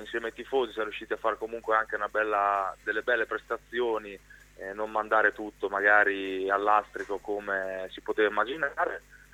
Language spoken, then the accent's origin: Italian; Pesaro, Marche, Italy; io sono nato a Pesaro.